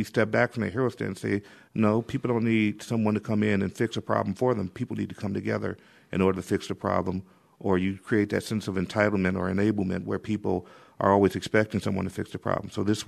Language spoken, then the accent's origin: English; Detroit, Michigan, United States; the neighborhood I was raised in on the east side of Detroit. I was raised right outside of Hamtramck in a place called Pole Town that really doesn't exist anymore.